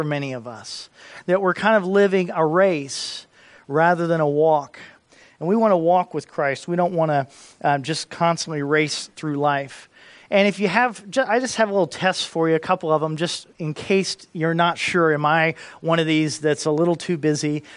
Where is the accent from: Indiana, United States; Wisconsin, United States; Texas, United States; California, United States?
Indiana, United States; Indianapolis; Or I'm from Indianapolis, Indiana